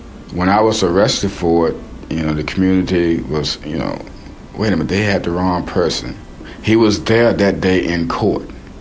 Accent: Hanover, Virginia, United States; born there; I was born in Hanover, Virginia, 1982.

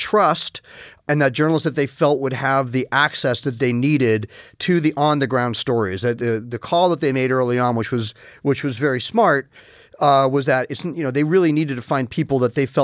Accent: New York, United States; I grew up largely in New York

